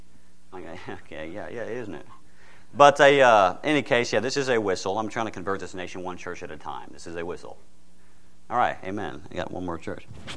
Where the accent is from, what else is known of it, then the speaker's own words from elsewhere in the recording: Portland, Oregon, United States; I am from Portland, Oregon. Any case, I was born in 1982.